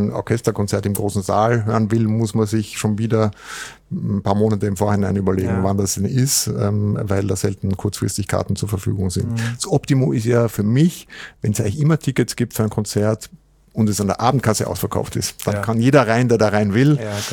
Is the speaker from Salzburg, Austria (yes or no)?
no; Vienna, Austria; now in Hamburg, Germany; was ich als Wiener sagen kann